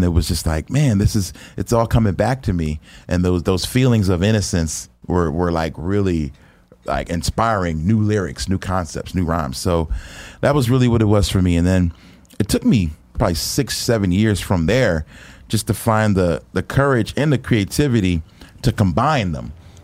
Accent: Philadelphia, Pennsylvania, United States; And, you know, I grew up in Philly, and a lot of my friends, well, older kids would tease me for playing games

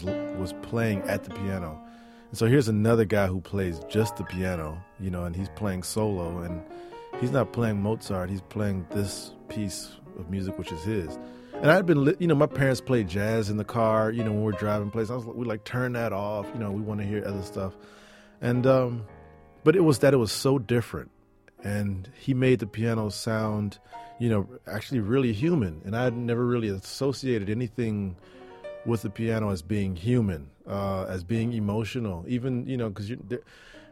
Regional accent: Houston, Texas, United States; Well, you know, it's a large city, but I think musically, what I remember most importantly was kind of like the prevalence of blues in the city

